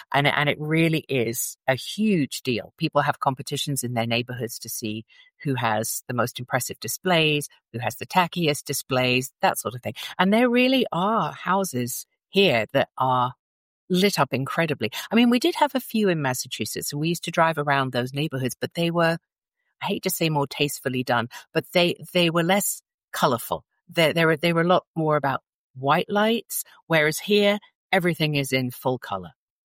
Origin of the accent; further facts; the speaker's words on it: London, United Kingdom; And there are some almshouses where I grew up in North London, and they were built in the 1600s.